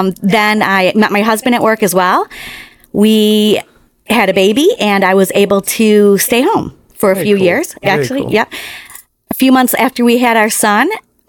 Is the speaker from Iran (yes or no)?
no; Buffalo, New York, United States; accent: New York; I am from Buffalo, New York, originally, and yeah, you'll hear that New York come out in a little bit, that my hard R.